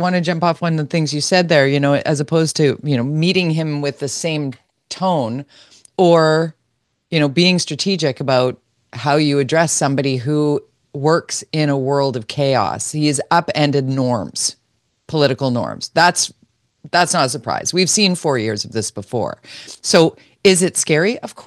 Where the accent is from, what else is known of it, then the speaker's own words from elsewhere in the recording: Canada; That's the thing about being Canadian, though, George. We're number one.